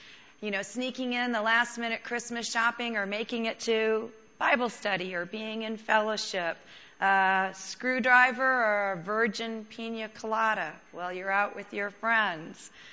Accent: Scotland, United Kingdom; I'm Scottish.

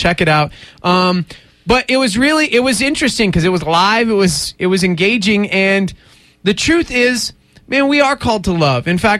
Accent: Texas, United States; Which sucks because I grew up in Texas.

